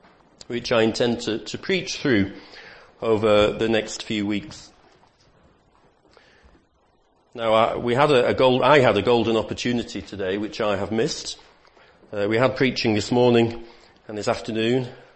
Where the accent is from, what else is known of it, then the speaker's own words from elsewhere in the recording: North West England, United Kingdom; I'm from Lancashire